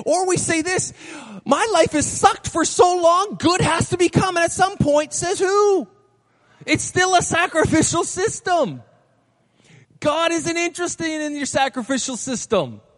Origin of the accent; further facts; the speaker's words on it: Saskatchewan, Canada; I moved to Ontario. I grew up in Saskatchewan. I moved to Ontario.